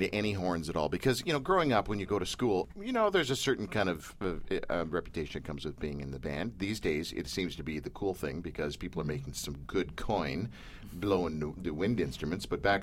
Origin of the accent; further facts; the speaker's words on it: Richmond Hill, Ontario, Canada; Where in Richmond Hill? That's my hometown.